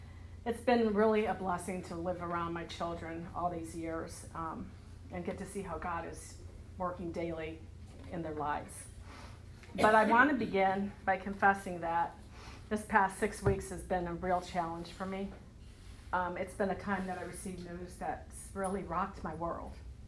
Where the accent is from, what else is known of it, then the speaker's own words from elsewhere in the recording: Illinois, United States; And I was born and raised up in the Chicagoland area.